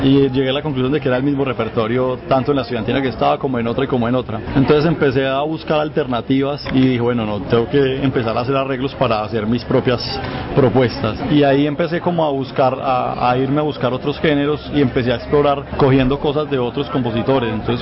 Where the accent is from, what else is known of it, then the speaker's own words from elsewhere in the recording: Pereira, Risaralda, Colombia; now in Medellín, Colombia; Bueno, yo nací aquí en Medellín, pero cuando tenía un año mis papás fueron a vivir a Pereira.